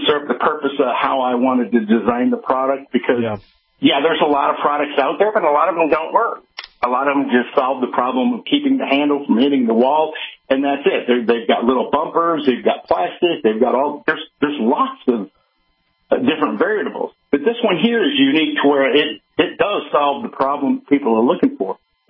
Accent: United States; you know, I'm an American.

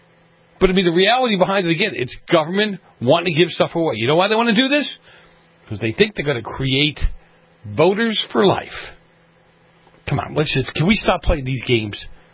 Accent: Boston, Massachusetts, United States; I grew up in Boston. Reminded him of Boston.

